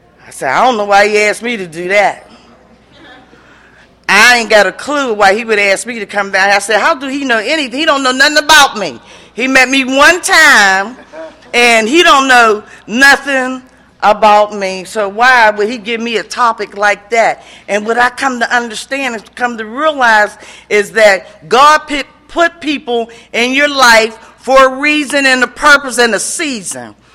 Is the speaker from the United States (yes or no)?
yes; Pittsburgh, Pennsylvania, United States; And I'm from Pittsburgh, PA.